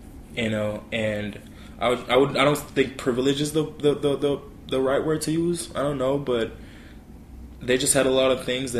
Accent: Jamaica; It was fun growing up, and I say that because I'm Jamaican. It's really fun growing up in Jamaica.

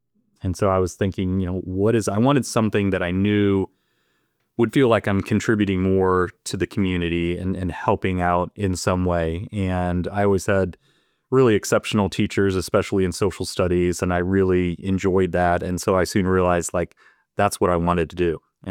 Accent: Papillion, Nebraska, United States; So I'm originally from Papillion, Nebraska, which is a suburb of Omaha

